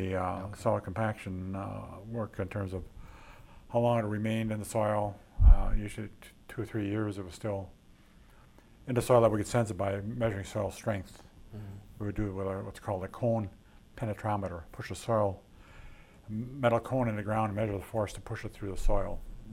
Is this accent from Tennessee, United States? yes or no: no; Wisconsin, United States; so I would look forward to actually doing that in Wisconsin, since it was my home state.